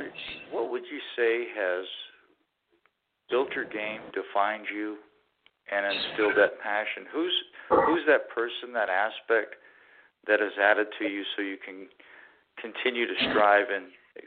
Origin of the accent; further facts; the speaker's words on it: California, United States; also born or lived in Carson; because I'm from California. I actually lived in Carson, bro, so I wasn't too far from Compton.